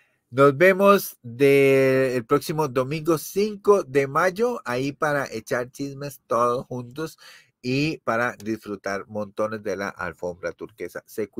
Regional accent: Costa Rica; No, yo soy de Costa Rica

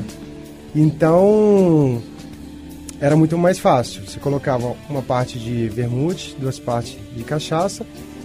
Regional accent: Colatina, Espírito Santo, Brazil; Porque eu, sendo capixaba, no interior, em Colatina, os meus parentes produziam um vinho de jabuticaba, um licor

